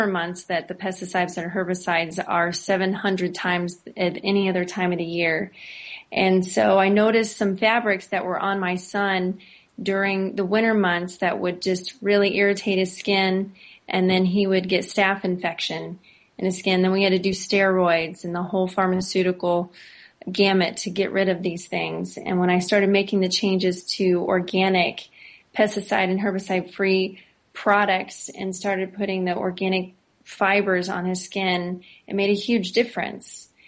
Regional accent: Shelbyville, United States; So I grew up in Shelbyville, which I had said earlier, and there was a garment factory there

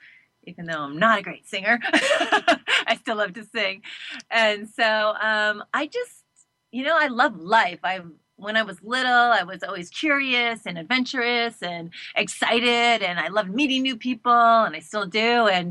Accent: North Vancouver, British Columbia, Canada; I was raised in North Vancouver, and, you know, I was usually always overdressed

